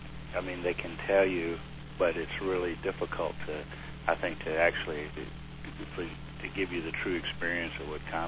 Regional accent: Richmond, Virginia, United States; I was born in Richmond, Virginia in 1947, and I was raised there, and until I went into the Army, I that's about as far as I travel.

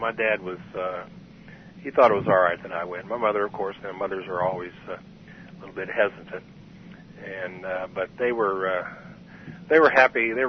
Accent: Wellington, Kansas, United States; I was born in February of 1941 in Wellington, Kansas, which is in the southern part of the state. Grew up in the southern Sumner County, the county south of the Wichita area. Grew up on a farm.

